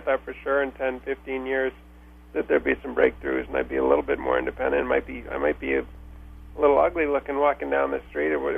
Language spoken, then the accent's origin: English; Maine, United States; And I grew up in Maine and I spent my summers here in Vermont